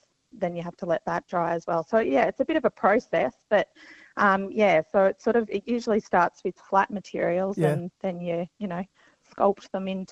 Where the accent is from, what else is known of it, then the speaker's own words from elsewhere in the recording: Geelong, Victoria, Australia; Well, I was living in Geelong. Geelong's my hometown.